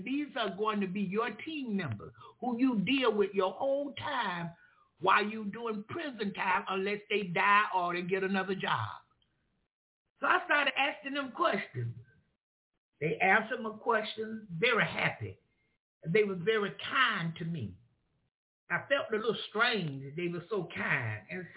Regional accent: United States; Well, number one, I was from Duval County. I was from Duval County, Jerry, and I was never afraid.

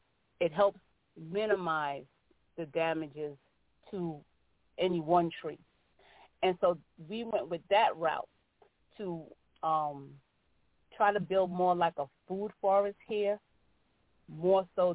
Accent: Brooklyn, New York, United States; We grew up in Brooklyn, New York. We don't have a clue about a farm

